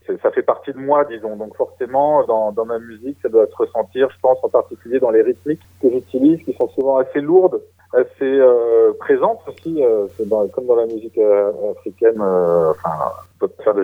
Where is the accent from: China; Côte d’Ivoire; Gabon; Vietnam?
Côte d’Ivoire; Bouaké, Vallée du Bandama; born there; En Côte d'Ivoire. Je suis né à Boaké, une petite ville en plein milieu de la Côte d'Ivoire.